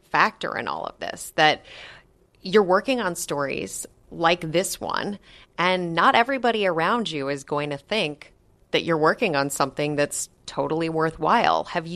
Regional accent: Minneapolis, Minnesota, United States; I grew up in Minneapolis, and I definitely saw some of those stories.

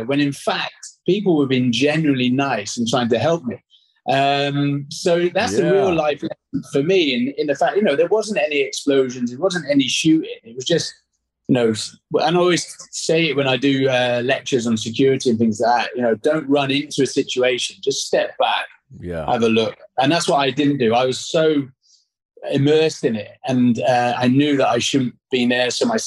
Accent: Aldershot, South East England, United Kingdom; Aldershot is the home of the British Army. So it's the equivalent of growing up in Fort Bragg, I guess.

